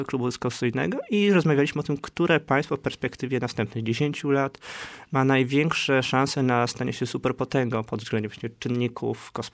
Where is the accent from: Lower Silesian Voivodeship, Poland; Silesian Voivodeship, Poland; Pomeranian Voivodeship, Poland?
Pomeranian Voivodeship, Poland; Tricity; na Węgrzech byliśmy w grupie ja z Trójmiasta